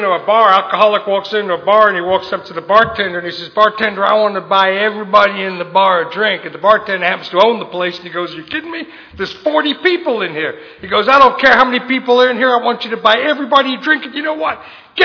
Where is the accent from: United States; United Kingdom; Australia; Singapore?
United Kingdom; the north of England; I'm born and raised in England to an English family, but over the years, I've lost my accent.